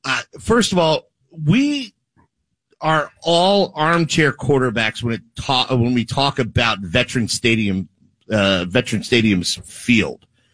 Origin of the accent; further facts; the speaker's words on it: Philadelphia, Pennsylvania, United States; I'm from Philly.